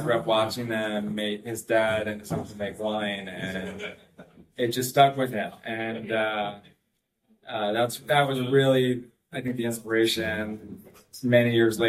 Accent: Rye, New York, United States; So I grew up actually in Westchester, New York, in Rye, kind of a very preppy town.

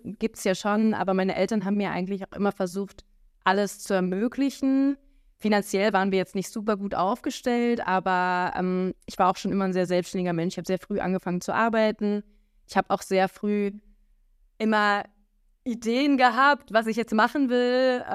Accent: Berlin, Germany; Ich bin aufgewachsen in Berlin, bin auch mein ganzes Leben eigentlich in Berlin geblieben, habe hier auch studiert. Zwischenzeitlich war ich immer mal wieder eine längere Zeit im Ausland.

